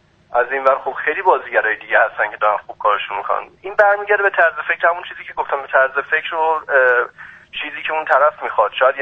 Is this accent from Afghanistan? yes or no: no; Iran; رسالت خودمون رو به عنوان یه ایرانی برای هموطنمون یادمون نره